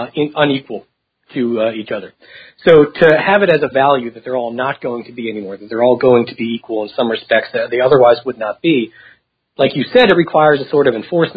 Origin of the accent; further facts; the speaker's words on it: United States; Well, I'm an American college student, first of all.